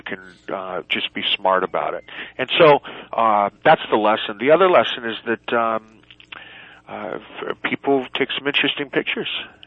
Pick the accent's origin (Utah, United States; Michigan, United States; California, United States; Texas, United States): California, United States; I grew up in Silicon Valley, and I wrote a program on sustainability back in the 80s